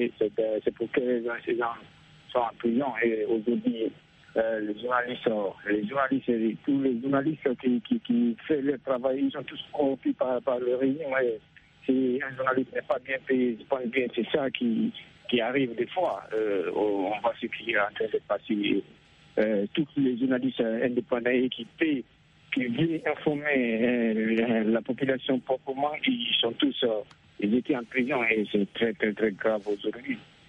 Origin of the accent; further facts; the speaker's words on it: Guinea; now in Brazzaville, Congo; Moi, personnellement, je suis de la Guinée-Conakry.